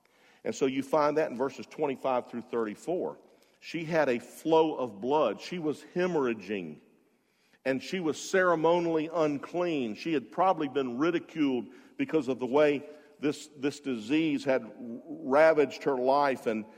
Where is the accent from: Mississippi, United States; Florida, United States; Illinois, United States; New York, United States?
Florida, United States; Jacksonville; I love the beach. I grew up in Jacksonville. I always had to soak myself.